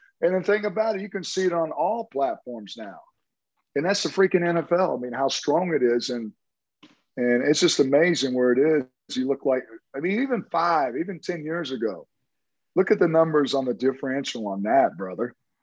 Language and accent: English; Tulsa, Oklahoma, United States; I'm from Tulsa, so I know all about Oral Roberts.